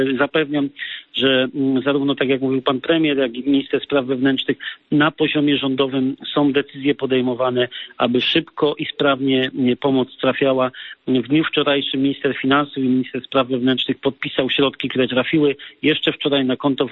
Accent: Lesser Poland, Poland; Bardzo dziękuję jako Małopolanin

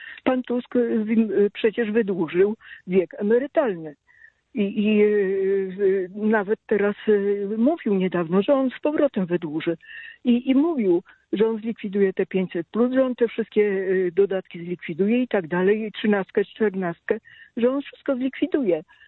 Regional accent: Silesian Voivodeship, Poland; born there; now in Kraków, Poland; No ja jestem z urodzenia Ślązaczką i rodzina mojego taty to jest głównie Katowice, Rybnik.

